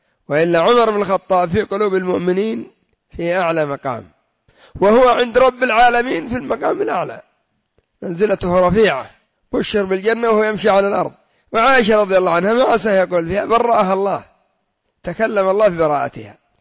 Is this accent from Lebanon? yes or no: no; Yemen; لا سيما عندنا في اليمن كثر أصحاب الضلال